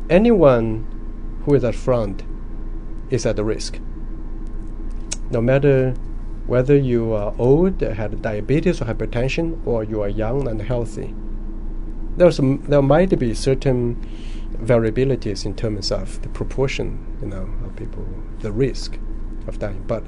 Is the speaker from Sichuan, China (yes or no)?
no; Wuhan, Hubei, China; English is a second language; moved away; Originally, yes.